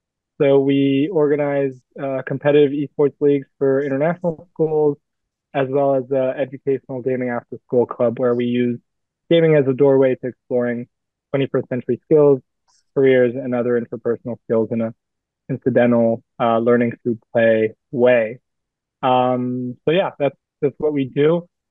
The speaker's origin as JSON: {"language": "English", "region": "Brussels", "country": "Belgium", "tie": "born or raised there", "also_born_or_lived": "Istanbul, Turkey", "said": "So I'm French American, but I was born in Brussels, Belgium, and raised partly there, and then raised in Istanbul, Turkey as well."}